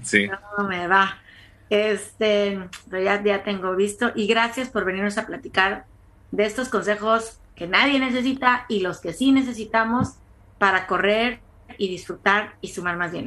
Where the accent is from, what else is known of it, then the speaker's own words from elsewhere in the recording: Tampico, Tamaulipas, Mexico; now in United States; Yo tengo 10 años viviendo aquí en Estados Unidos, Carlos. Eso no te lo había mencionado. También soy de Tampico